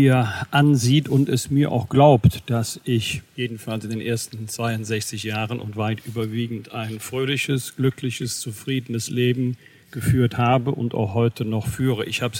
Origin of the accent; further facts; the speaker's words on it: Bergisch Gladbach, North Rhine-Westphalia, Germany; Herzlich willkommen in meiner Heimatstadt Bergisch Gladbach.